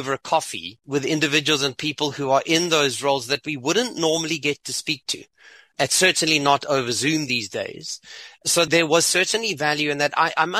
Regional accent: South Africa; as a South African, that kind of brought some attention to you

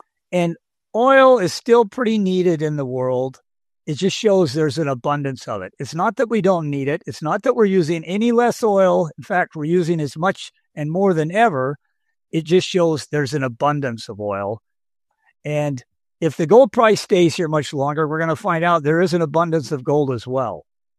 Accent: Idaho, United States; And hey, I'm from Idaho. I'm not exactly a fan of Texas

